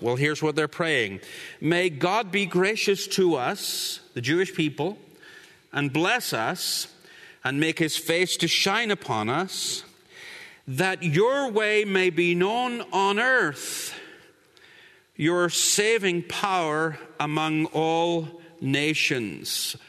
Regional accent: Northern Ireland, United Kingdom; I'm sorry, but I'm Northern Irish and I love alliteration.

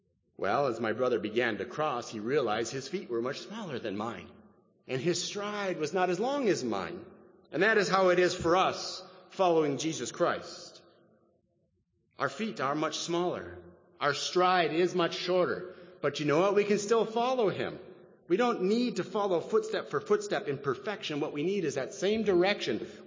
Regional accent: Wisconsin, United States; Growing up in Wisconsin, in the winter time, of course, it gets dark very early in the evening

